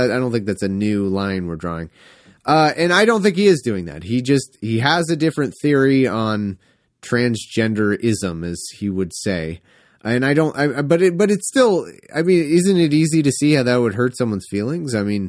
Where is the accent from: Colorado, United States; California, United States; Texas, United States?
California, United States; I am from California, so I do admit that can skew things for me. I was raised in a very conservative area, though